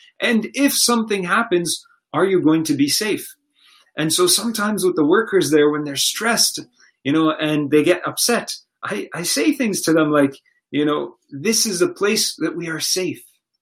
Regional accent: Canada; where are you from? Canada, I gave you my passport.

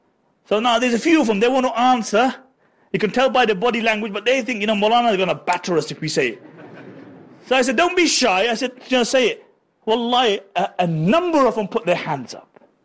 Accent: Pakistan; don't come out with the thing that, man, this guy's racist, I'm a Pakistani, yeah?

